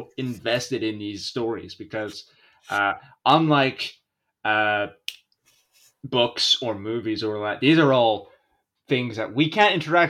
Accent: Ireland; I'm Irish.

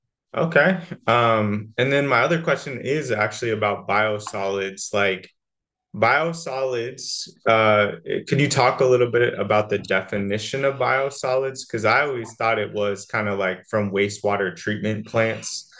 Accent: Portland, Oregon, United States; like in my hometown of Portland, Oregon

